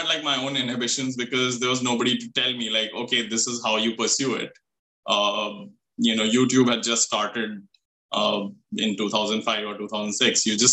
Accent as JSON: {"language": "English", "region": "Delhi", "country": "India", "tie": "born or raised there", "said": "So I grew up in Delhi, very much South Delhi, was in a very nice locality."}